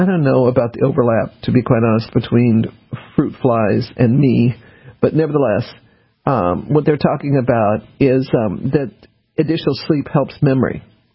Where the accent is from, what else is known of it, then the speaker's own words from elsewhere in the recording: New Orleans, Louisiana, United States; born there; I actually, after Katrina, since I was born in New Orleans, wanted to go down to New Orleans over Christmas and help out.